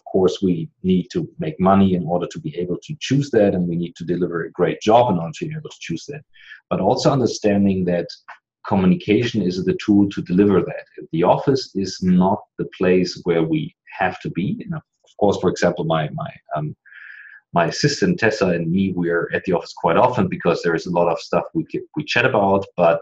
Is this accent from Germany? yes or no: yes; Germany; I'm an entrepreneur from Germany